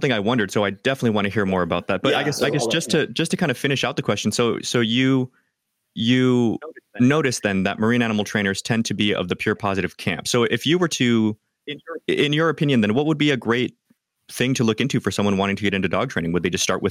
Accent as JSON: {"language": "English", "region": "California", "country": "United States", "lives_now": "Phoenix, United States", "said": "because I'm from Cali too. I live in Phoenix now."}